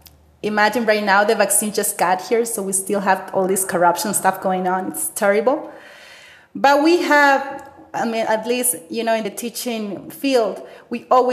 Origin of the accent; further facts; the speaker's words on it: Guayaquil, Guayas, Ecuador; English is a second language; now in Quito, Ecuador; So I'm from Guayaquil, but I live in Quito. Quito is the capital of Ecuador.